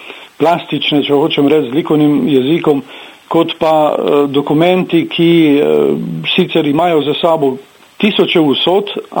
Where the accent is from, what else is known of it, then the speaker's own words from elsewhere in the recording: Coastal–Karst, Slovenia; tudi jaz kot Primorec oziroma kot Kraševec pravzaprav nisem poznal te plati fašizma na slovenskem ozemlju